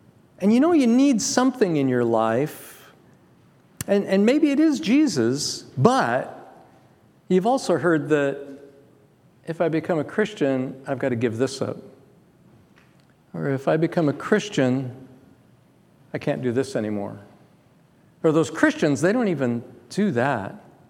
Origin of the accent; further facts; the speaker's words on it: Longview, Washington, United States; I grew up in Longview, pulp town. There were 3 pulp mills.